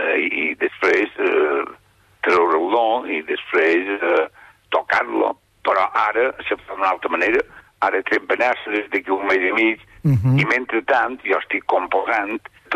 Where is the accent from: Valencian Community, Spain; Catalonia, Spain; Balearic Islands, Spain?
Balearic Islands, Spain; Vilafranca de Bonany; no només a Catalunya, sinó a les Balears, i especialment al meu poble de Vilafranca de Bonany.